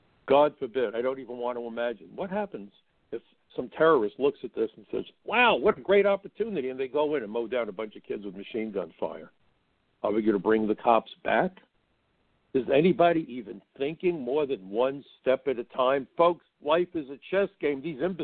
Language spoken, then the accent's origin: English; the North, United States; I never understood it, but, you know, I'm from the North.